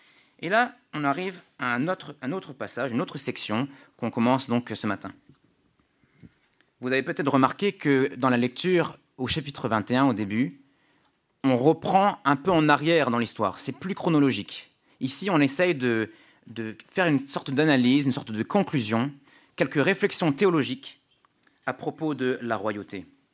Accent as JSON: {"language": "French", "country": "France", "said": "je dois dire qu'en tant que Français qui n'a plus de roi, j'ai trouvé ça touchant"}